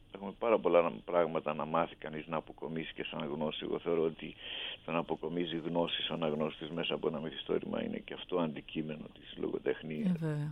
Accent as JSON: {"language": "Greek", "town": "Melates", "region": "Epirus", "country": "Greece", "said": "Μια χαρά στο χωριό μου, στην Μελάτη, στη Σάρτα."}